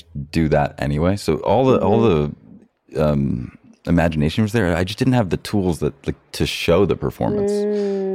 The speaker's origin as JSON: {"language": "English", "region": "New York", "country": "United States", "tie": "born or raised there", "said": "Well, I spent almost my entire life in New York. I grew up right outside New York. So like a 30-minute train ride to Grand Central, very close."}